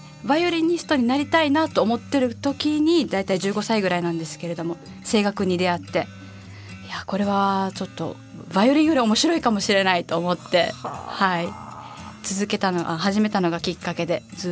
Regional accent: Sicily, Italy; Japanese is a second language; イタリア あの南の島のシチリアというところの出身ですね。

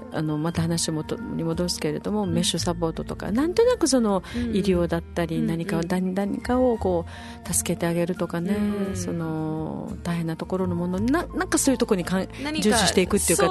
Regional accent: Okinawa, Japan; 私たちはこんなちっちゃな島に生まれた、はい、あのうちなんちゅではあるけれども本当にいろんなとこに行くのもうちなんちゅよね。

